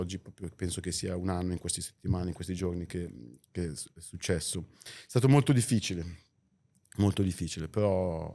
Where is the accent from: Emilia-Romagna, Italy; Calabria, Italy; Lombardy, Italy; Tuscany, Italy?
Lombardy, Italy; Sono cresciuto qua fuori Milano con la palla tra i piedi, giocando nel campetto come tutti